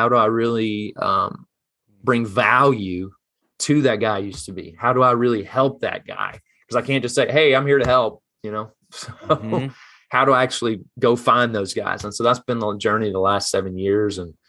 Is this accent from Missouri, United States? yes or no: no; Birmingham, Alabama, United States; Take me anywhere but my hometown, right?